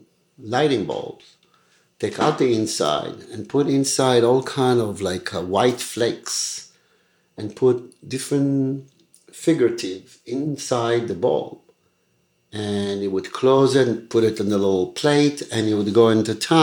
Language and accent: English; Rehovot, Israel; also born or lived in Jaffa, Israel; I was born in Israel in a town, it's called Jaffa. And I grew up by Weizmann Institute in Israel. And obviously we grew up very poor